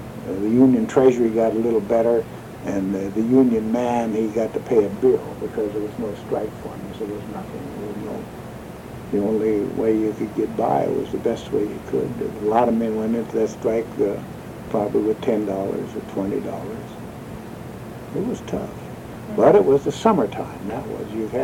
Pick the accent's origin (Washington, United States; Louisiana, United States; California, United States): Washington, United States; Tacoma; I grew up in Tacoma.